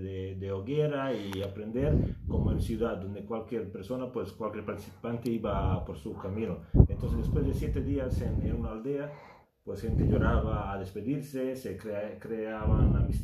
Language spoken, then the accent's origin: Spanish; Serbia; born there; Spanish is a second language; Sí, yo nací en Serbia